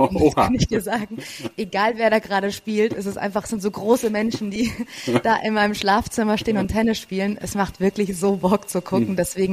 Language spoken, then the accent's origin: German; Garmisch-Partenkirchen, Bavaria, Germany; Wir kommen hier aus Garmisch.